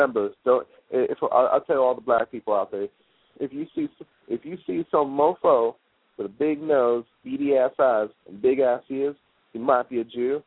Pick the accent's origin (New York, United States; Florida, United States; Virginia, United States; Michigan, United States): New York, United States; Brooklyn; Yeah, I'm from Brooklyn.